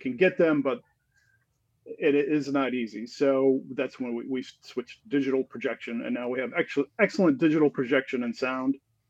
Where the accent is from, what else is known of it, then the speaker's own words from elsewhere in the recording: Oconomowoc, Wisconsin, United States; moved away as an adult; also born or lived in New York; I grew up in Oconomowoc, and when I was, I think 19, I moved out to New York, where I had an older sister